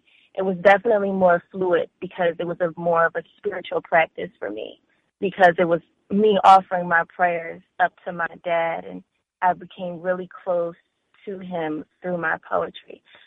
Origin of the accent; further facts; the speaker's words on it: Philadelphia, Pennsylvania, United States; growing up in Philly was a little bit interesting for me. I lost my dad when I was really, really young.